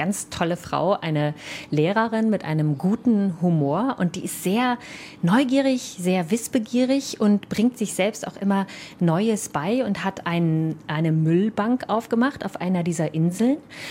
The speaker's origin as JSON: {"language": "German", "region": "Rhineland", "country": "Germany", "said": "So wie wir das oft tun, gerade als Rheinländer."}